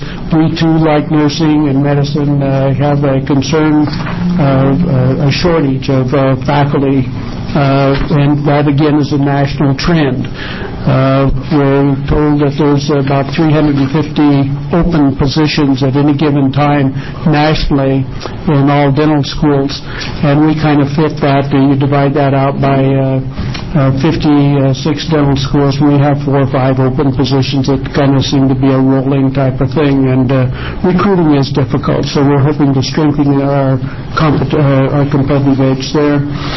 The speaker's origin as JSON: {"language": "English", "town": "Lakeview", "region": "Oregon", "country": "United States", "tie": "born or raised there", "said": "I am an Oregonian. I was born and I grew up in Lakeview. And if there's any place in Oregon that's rural, it is Lakeview."}